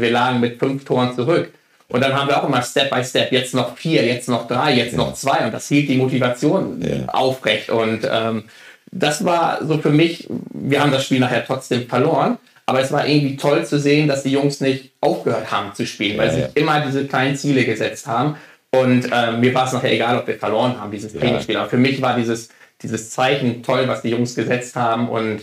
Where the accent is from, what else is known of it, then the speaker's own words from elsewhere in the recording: Schleswig-Holstein, Germany; ich bin ja im Kreis Plön groß geworden, Schellhorn, Pilz, so die kleine Welt